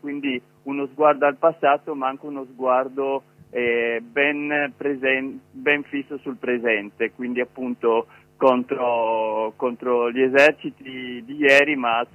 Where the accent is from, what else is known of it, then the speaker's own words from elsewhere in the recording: Trieste, Friuli-Venezia Giulia, Italy; E io sono di Trieste